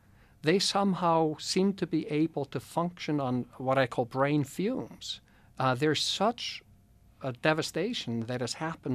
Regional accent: Iceland; And in my home country, Iceland, actually, 0.5% of the population has been identified to have a protective gene.

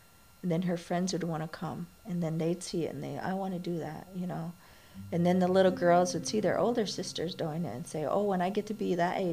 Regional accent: United States; I had to work really hard for a very long time to accept that I am an Indian

